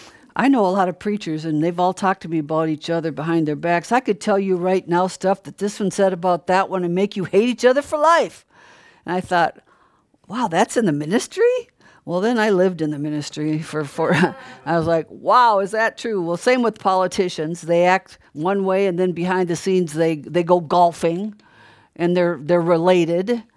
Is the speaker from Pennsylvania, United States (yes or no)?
no; Brainerd, Minnesota, United States; I came from Brainerd and I lived next door to the sheriff and we did everything pretty good.